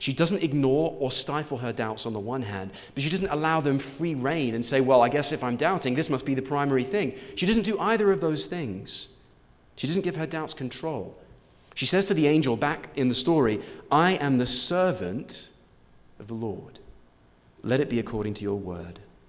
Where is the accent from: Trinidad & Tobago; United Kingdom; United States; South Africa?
United Kingdom; London; I'm from London.